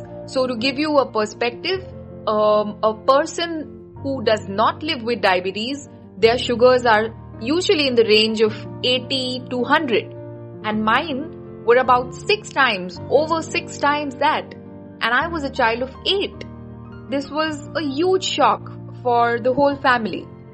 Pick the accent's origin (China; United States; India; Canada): India; Mumbai, Maharashtra; also born or lived in Pune; I am from Mumbai and Pune.